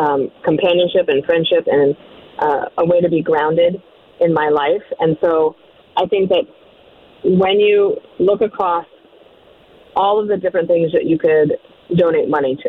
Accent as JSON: {"language": "English", "town": "Denver", "region": "Colorado", "country": "United States", "tie": "born or raised there", "also_born_or_lived": "Parker", "said": "we were very active in our Lutheran church when I was growing up in Denver and Parker"}